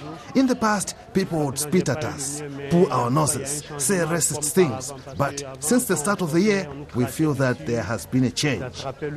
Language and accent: English; Guinea; moved away as an adult; I have Malian citizenship, but I'm originally from Guinea. I'm 25 years old. I immigrated to Morocco because of the economic situation in Guinea.